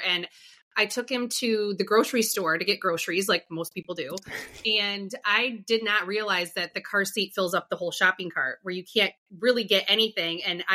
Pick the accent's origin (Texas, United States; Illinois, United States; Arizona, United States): Illinois, United States; Rockford; now in Naperville, United States; So I'm from Rockford, Illinois. I currently live in Naperville, Illinois, and I'm the middle child.